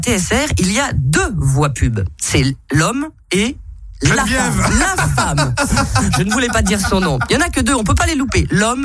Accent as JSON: {"language": "French", "country": "Switzerland", "said": "On est suisse quand même."}